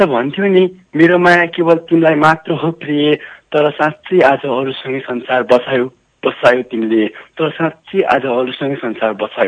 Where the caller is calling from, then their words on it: Khalanga, Karnali Province, Nepal; म रुगुम खलङ्गादेखि